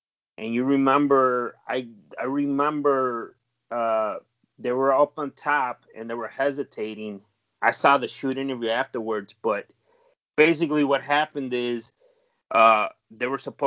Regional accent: Chicago, Illinois, United States; you know, in this town, we're from Chicago.

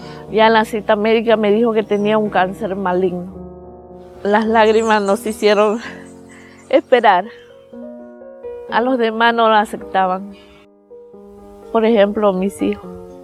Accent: Chone, Manabí, Ecuador; Soy de Chone, soy chonera, quien dice.

